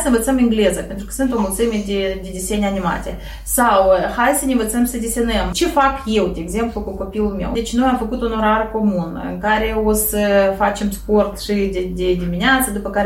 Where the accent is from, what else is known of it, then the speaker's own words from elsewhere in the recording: Moldova; nu doar noi ca moldoveni, dar le are toată lumea